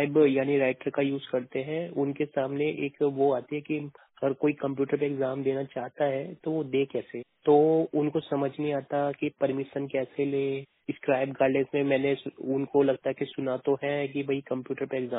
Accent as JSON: {"language": "Hindi", "region": "Delhi", "country": "India", "said": "मैं दिल्ली से हूँ"}